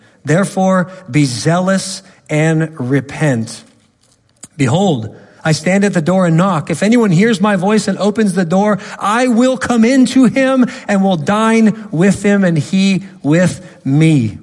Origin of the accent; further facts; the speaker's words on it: Los Angeles, California, United States; I'm from Los Angeles. I see it all the time. Where I was born, there's literally a church to all religions.